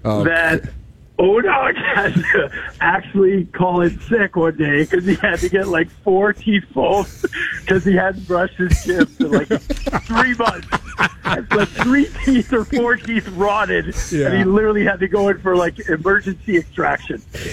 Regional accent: Calgary, Alberta, Canada; now in Florida, United States; Hey, come on, I'm from Calgary.

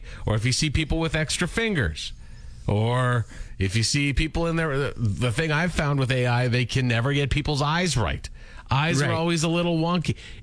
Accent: Canada; I know we're Canadian. I know. You don't have to text us and say, but we're Canadian.

